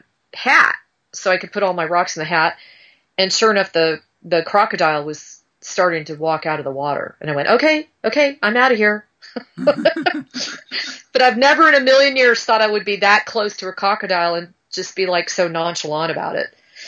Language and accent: English; California, United States; Now I'm from Southern California